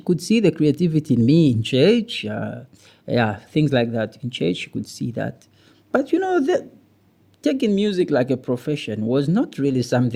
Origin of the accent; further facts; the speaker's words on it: Mokambo, Haut-Katanga, DR Congo; I've always been connected to Zambia more than to Congo. And then the time that I was growing up in Mokambo, Zambia was, you know, like it was the place that we knew.